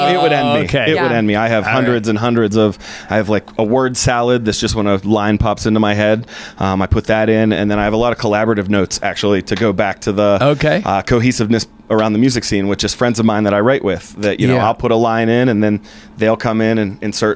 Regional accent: Lower Burrell, Pennsylvania, United States; I am from Lower Borough, Pennsylvania.

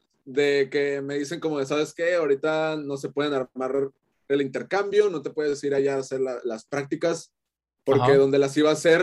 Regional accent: Tijuana, Baja California, Mexico; quería un departamento del centro de mi ciudad, o sea, como acá en el centro de Tijuana.

